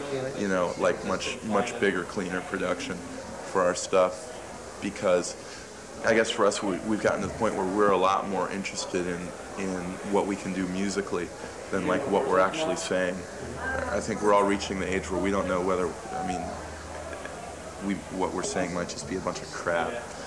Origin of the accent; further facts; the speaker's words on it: Takoma Park, Maryland, United States; No, I'm from Washington. From Washington. D.C., yeah. Both Lenny and I are from the same town. Tacoma Park, Maryland, a fine place to live.